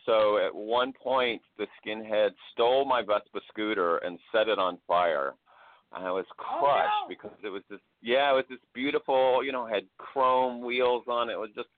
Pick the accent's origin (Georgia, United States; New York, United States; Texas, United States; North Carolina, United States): Georgia, United States; Stone Mountain; I grew up around the Klan and had friends whose dads were in the Klan. And, you know, it was just sort of normal business in Stone Mountain in those days.